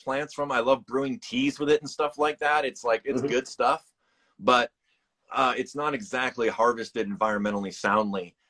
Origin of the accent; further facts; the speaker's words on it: Chicago, Illinois, United States; also born or lived in California; I was from Chicago, and I'd lived out in Cali for a few years and all that.